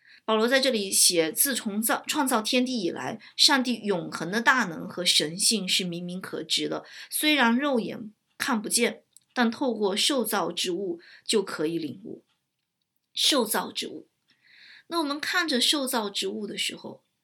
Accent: China; 我们作为中国人，一开始也是无神论的教育，

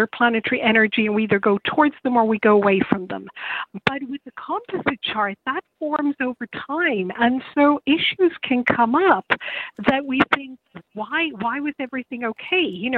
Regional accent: Ireland; accent: Irish; That's my Irish accent there.

